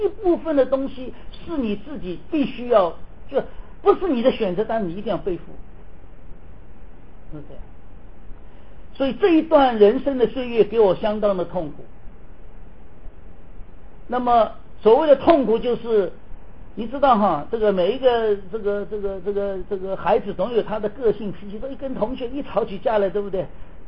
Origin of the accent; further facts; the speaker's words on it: Taiwan; also born or lived in Shanghai, China; 因为我父亲是生意人，所以在上海还没有解放以前呢，我的父亲带着我的家人就到台湾去。我那时候才生下来两个半月